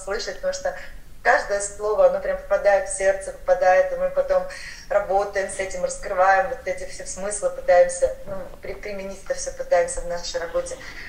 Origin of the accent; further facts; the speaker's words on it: Irkutsk, Irkutsk Oblast, Russia; now in Sochi, Russia; мы из Иркутска